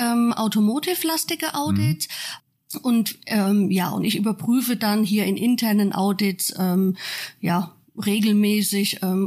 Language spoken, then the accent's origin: German; Meiningen, Thuringia, Germany; weil ich bin echter Thüringer, echter Meininger